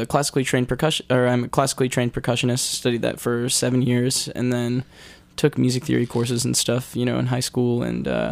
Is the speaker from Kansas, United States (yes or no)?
no; Tacoma, Washington, United States; now in New York, United States; I'm from Tacoma, Washington, and I started out recording songs in my parents' basement, like many others, and came to New York